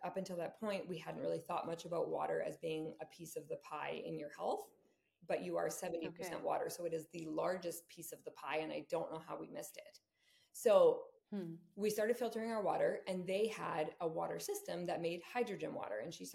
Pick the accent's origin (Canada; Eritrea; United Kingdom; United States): Canada; Saskatchewan; We're from Saskatchewan originally.